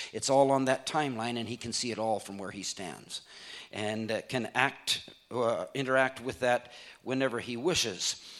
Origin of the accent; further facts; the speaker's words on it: India; I was born and raised in India because that's where my parents were missionaries.